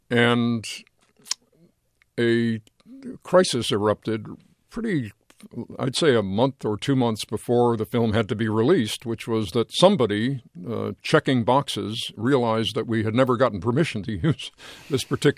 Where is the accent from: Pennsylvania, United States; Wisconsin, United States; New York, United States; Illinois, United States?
New York, United States; as I said, I grew up in New York